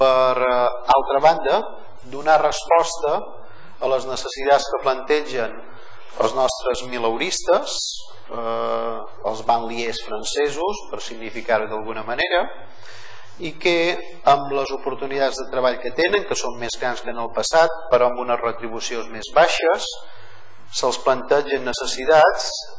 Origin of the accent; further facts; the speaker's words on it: Balearic Islands, Spain; accent: Menorcan; avisa de la meva varietat lingüística, que soc menorquí, efectivament.